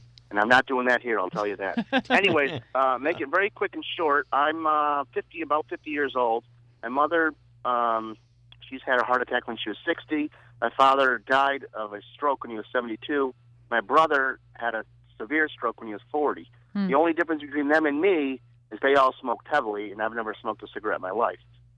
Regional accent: Pittsburgh, Pennsylvania, United States; Well, I'm actually from Pittsburgh. I'm in the Berkshires right now visiting my mother.

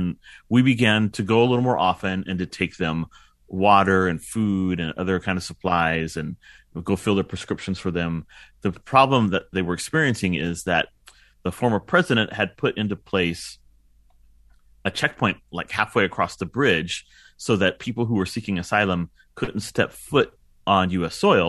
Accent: McAllen, Texas, United States; like my trips to Reynosa when I was growing up in McAllen with my dad to visit family and friends

